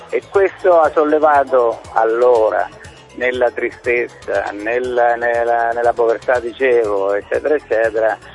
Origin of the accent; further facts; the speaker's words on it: Civitanova Marche, Marche, Italy; Io vengo dalle Marche, Civitanova Marche, e allora era una piccola cittadina bombardata, mentre i tedeschi facevano la ritirata, bombardata dagli alleati. E avevano distrutto Civitanova Marche.